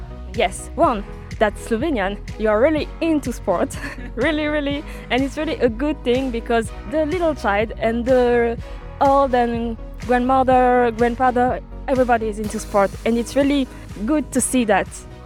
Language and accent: English; Île-de-France, France; English is a second language; I'm 22 years old. I will turn 23 soon. I'm from France, near Paris, in a little city that nobody knows, at 1 hour in the north of Paris.